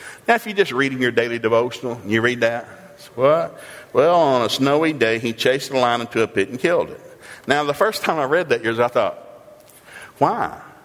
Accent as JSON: {"language": "English", "country": "United States", "tie": "born or raised there", "said": "See, I grew up thinking in America, people hired you because you needed a job."}